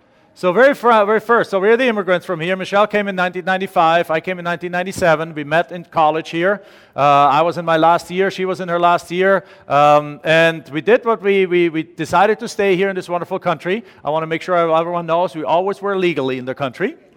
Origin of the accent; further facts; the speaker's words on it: Germany; English is a second language; now in United States; So we're immigrants to the United States. She is too. I'm from Germany.